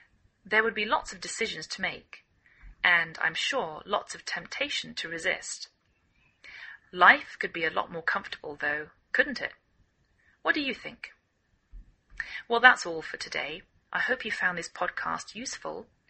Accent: England, United Kingdom; now in United States

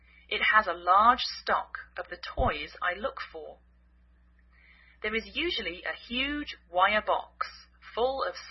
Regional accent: England, United Kingdom; now in United States

